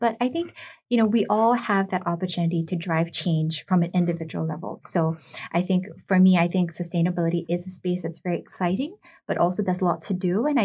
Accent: Singapore; Stephanie, as a Singaporean, it always feels so nice when people talk about how beautiful our country is

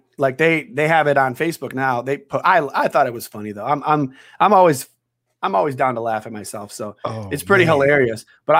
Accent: Wisconsin, United States; moved away as an adult; No, I'm from Wisconsin originally. So I grew up in Wisconsin.

